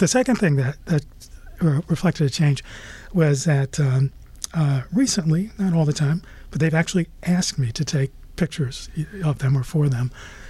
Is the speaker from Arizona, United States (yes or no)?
no; Chicago, Illinois, United States; I mean, like I said, I grew up in Chicago.